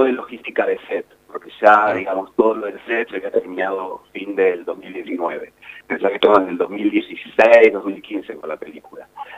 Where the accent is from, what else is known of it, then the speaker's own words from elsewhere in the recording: Carmen de Patagones, Buenos Aires Province, Argentina; me volví a Buenos Aires, yo soy oriundo también de Carmen de Patagones, nacido y criado allá.